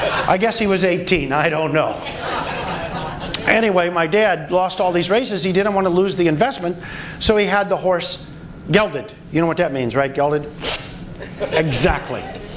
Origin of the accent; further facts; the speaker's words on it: Kentucky, United States; I was in Denmark, and this lady found out I was from Kentucky